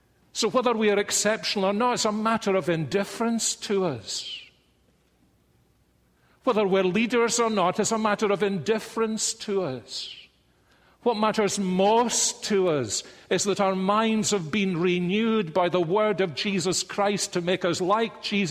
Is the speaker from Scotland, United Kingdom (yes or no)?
yes; Scotland, United Kingdom; I was brought up to believe in Scottish exceptionalism.